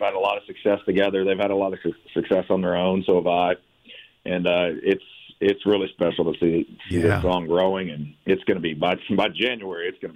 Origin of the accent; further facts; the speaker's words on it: Florida, United States; also born or lived in Nashville; I grew up with Brian in Florida and then lived together the first 3 years I lived in Nashville.